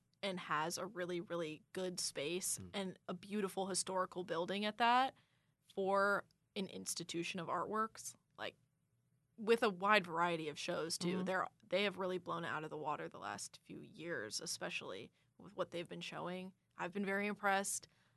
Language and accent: English; Minneapolis, Minnesota, United States; Growing up in Minneapolis, too, one of my favorite places is the Walker.